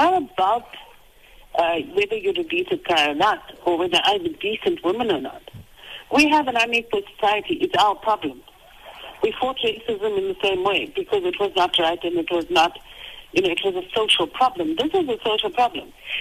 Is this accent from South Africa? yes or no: yes; South Africa; even as a South African, it was quite shocking